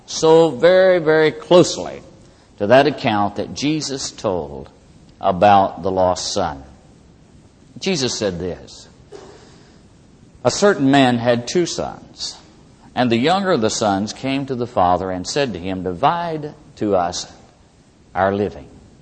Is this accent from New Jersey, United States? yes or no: no; Daytona Beach, Florida, United States; when they tell them I'm from Daytona Beach, Florida.